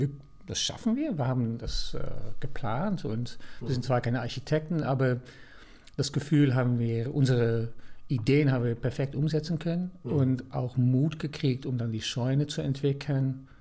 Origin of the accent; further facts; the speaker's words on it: Netherlands; German is a second language; ich bin gebürtig Niederländer, das ist immer mal wichtig vorab zu sagen